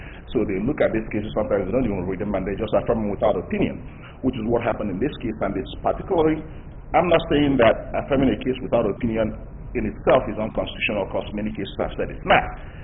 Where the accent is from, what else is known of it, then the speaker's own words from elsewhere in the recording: Minneapolis, Minnesota, United States; I did not represent, I'm from Minneapolis.